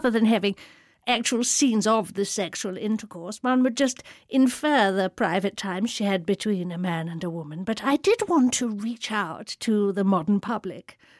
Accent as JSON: {"language": "English", "country": "India", "tie": "born or raised there", "said": "growing up in India."}